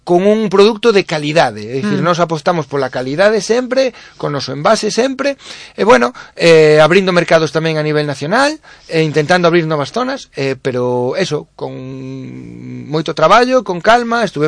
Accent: Lugo, Galicia, Spain; decir con orgullo que somos de Lugo e non o negamos.

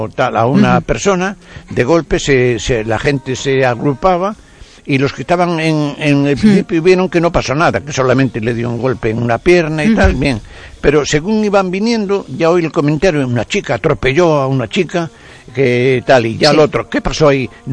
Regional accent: Catalonia, Spain; now in Madrid, Spain; No, yo soy catalán, estoy aquí, llevo una representación de tejidos. Y entonces estaba aquí en Madrid

